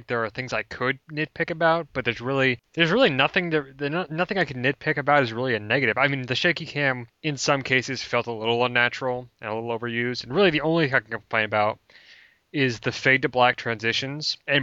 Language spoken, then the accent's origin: English; United States; You know, we're American, so we're a little slow on the uptake.